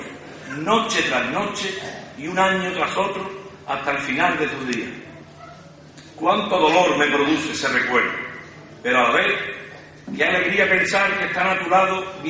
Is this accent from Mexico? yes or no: no; Alcalá, Spain; Siempre he estado interesado en la historia de mi pueblo, mi gente, mis amigos, mi terruño. Localista, en definitiva.